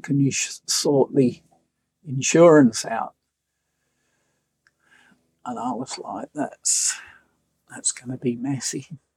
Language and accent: English; Australia; I said, yes, I'm from Australia.